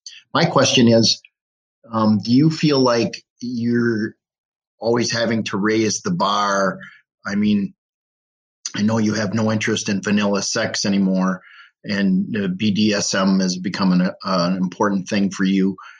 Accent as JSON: {"language": "English", "region": "Wisconsin", "country": "United States", "said": "I'm from Wisconsin, and I'm a big fan."}